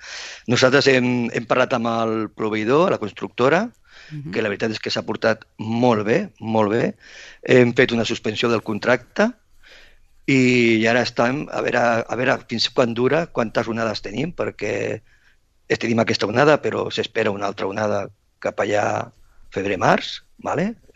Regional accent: Sabadell, Catalonia, Spain; Jo soc de Sabadell i passejo molt per la ciutat

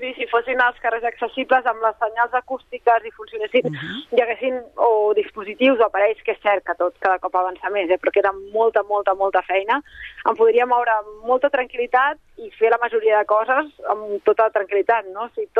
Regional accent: Vilassar de Mar, Catalonia, Spain; jo amb 11 anys anava a Barcelona sola, jo soc de Vilassar de Mar, i agafava el tren

